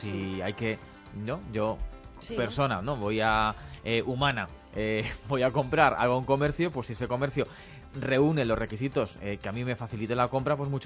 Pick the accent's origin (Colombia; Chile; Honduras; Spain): Spain; Madrid, Community of Madrid; somos solidarios los madrileños